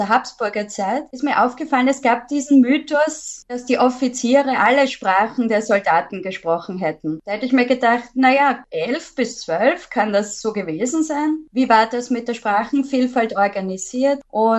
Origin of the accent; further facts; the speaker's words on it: Vienna, Austria; Denn ich bin ja aus Wien und hier sind wir gewohnt, überall Kaiser Franz Josef oder König und den Doppeladler zu finden.